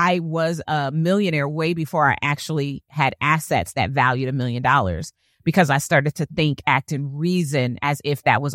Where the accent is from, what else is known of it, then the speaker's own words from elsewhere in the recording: Wilmington, Delaware, United States; Where did I grow up? In Wilmington, Delaware.